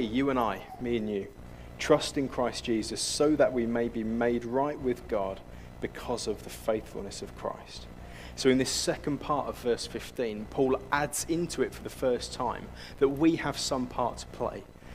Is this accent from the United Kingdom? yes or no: yes; England, United Kingdom; I'm English.